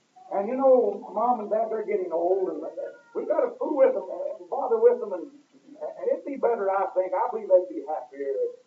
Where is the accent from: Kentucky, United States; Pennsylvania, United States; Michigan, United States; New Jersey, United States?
Kentucky, United States; And we didn't have anything where I grew up. You're talking about poor. We grew up in Eastern Kentucky.